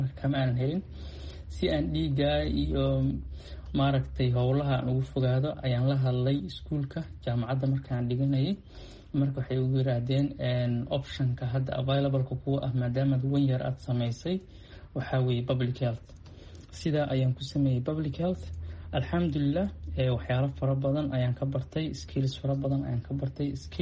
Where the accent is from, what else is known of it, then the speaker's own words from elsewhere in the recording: Eritrea; also born or lived in Somalia; now in Australia; Soomaaliya waxaan kasoo tegay aniga oo yar. Waxaan nolosheyda inta badan aan kusoo qaatay ee aan kusoo barbaaray dalka Eritrea, halkaas oo aan ku aheen qaxooti inta badan muddo ilaa 12 sano ilaa 13 sano ah. Waxaan imid dalka Australia 2013.